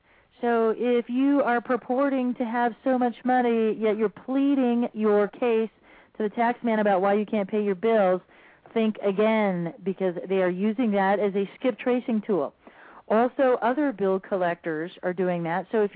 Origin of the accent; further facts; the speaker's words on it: Arizona, United States; but I am from Arizona, and we already did this once with the RTC, and evidently that wasn't a big enough lesson for everyone when our real estate markets were destroyed